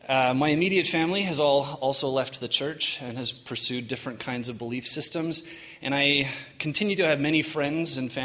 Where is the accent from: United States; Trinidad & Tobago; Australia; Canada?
Canada; Western Canada; I was born and raised in Mormon in Western Canada. I come from a long line of Mormons, went to very Mormon high school